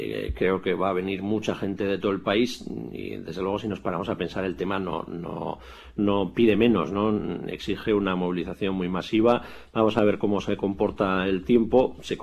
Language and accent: Spanish; Tafalla, Navarre, Spain; con respecto a la posibilidad de crear uno de estos en Tafalla, en mi pueblo.